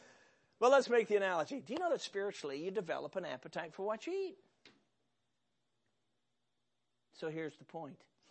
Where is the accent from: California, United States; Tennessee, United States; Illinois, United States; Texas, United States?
Illinois, United States; Chicago; Now, I grew up in Chicago.